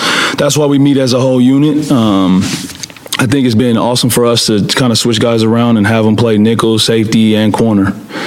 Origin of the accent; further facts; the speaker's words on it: California, United States; I'm from California, Boogie's from California